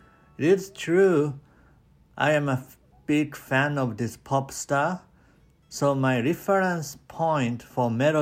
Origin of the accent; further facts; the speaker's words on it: Japan; English is a second language; I'm originally from Japan, so English is not my first language